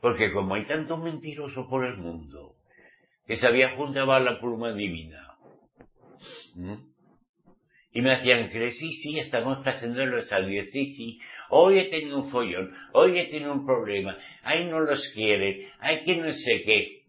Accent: Spain; ¿De dónde eres? De España.

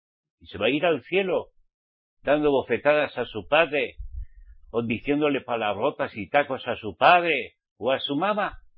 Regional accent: Basque Country, Spain; Como se dice en mi tierra, en España. ¿Qué les parece? Al menos en mi país, en el País Vasco.

